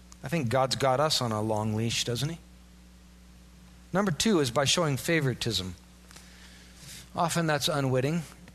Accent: Iowa, United States; And, of course, I'm from Iowa.

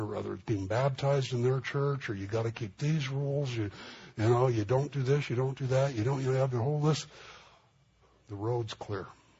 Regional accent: Los Angeles, California, United States; I grew up in East L.A.

